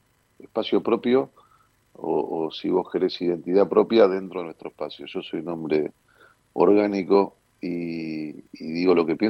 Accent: Buenos Aires, Argentina; soy porteño, nací en esta mi ciudad, en la que además trabajo, estoy matriculado profesionalmente

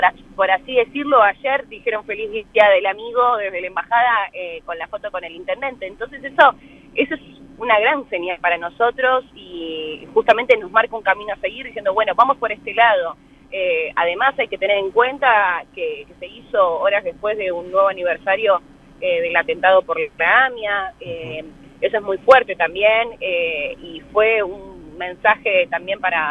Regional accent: La Plata, Buenos Aires Province, Argentina; Soy platense, pero me gusta mucho mi ciudad porque hay muchos platenses que prácticamente no conocen su ciudad.

